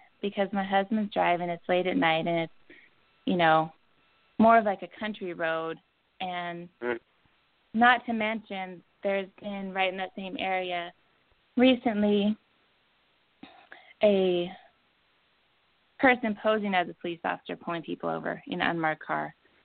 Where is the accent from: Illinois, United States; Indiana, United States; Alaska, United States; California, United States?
Alaska, United States; now in Virginia, United States; I'm from Alaska. My husband's from New Mexico. Virginia's new and different to us, and it's the South. We live in Southern Virginia